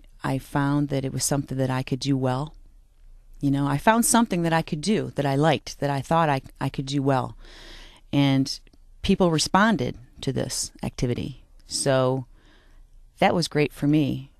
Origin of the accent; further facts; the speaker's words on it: Riverview, Michigan, United States; I grew up in Riverview, Michigan, and I'm from a family of 6 children.